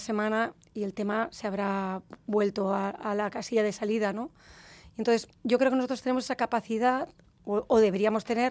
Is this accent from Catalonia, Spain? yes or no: yes; Catalonia, Spain; soy catalana, pero no me salió esa vena catalana en ese momento. Debe ser que mi madre es maña y me salió por ahí la vena maña.